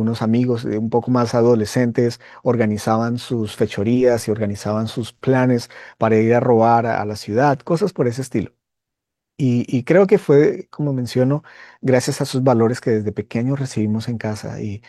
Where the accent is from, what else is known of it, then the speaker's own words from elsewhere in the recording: Bogotá, Colombia; soy un joven colombiano de tu país, de Bogotá, tú eres de Cali, estamos un poco cerca, pero nací en un lugar cristiano donde mis padres asistían a la iglesia cristiana